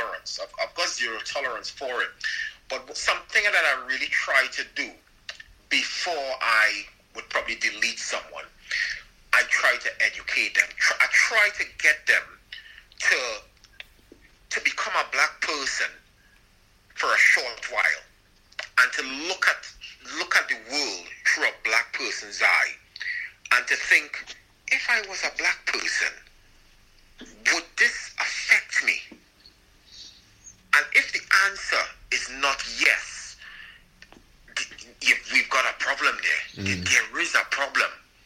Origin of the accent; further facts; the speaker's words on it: Trinidad & Tobago; You know, geez, I'm Trinidadian, man. We just like to chill. We just like to relax.